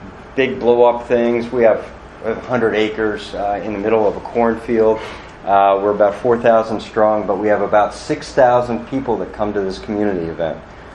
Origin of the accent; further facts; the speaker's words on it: Maryland, United States; at least not in where I grew up in Maryland